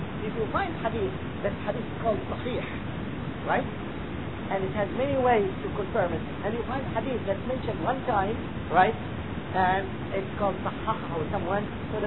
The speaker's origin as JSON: {"language": "English", "country": "Egypt", "said": "It's not because that I am from Egypt and the scholar that I asked him is Egyptian"}